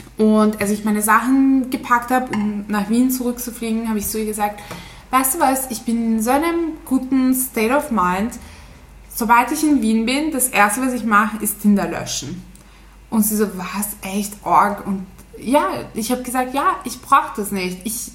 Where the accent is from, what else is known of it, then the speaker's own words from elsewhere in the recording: Turkey; ich bin eine echte Türkin.